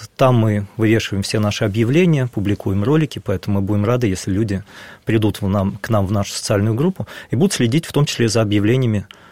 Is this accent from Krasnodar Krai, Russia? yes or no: no; Moscow, Russia; чтобы этот некрополь стал местом, где мы, неравнодушные москвичи, могли бы молиться